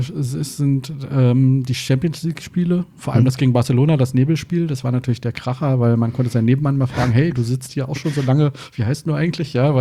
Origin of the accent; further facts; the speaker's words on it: Brandenburg an der Havel, Brandenburg, Germany; born there; nicht aus Hessen, bin beruflich hergewechselt, wie wahrscheinlich so viele, die hier leben, wie du übrigens auch. Und komme ursprünglich, also geboren bin ich in der Stadt Brandenburg.